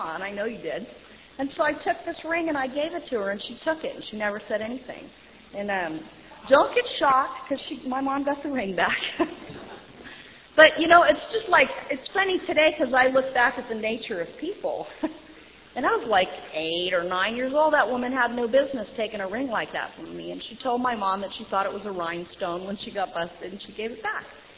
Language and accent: English; Manhattan Beach, California, United States; I was raised in Manhattan Beach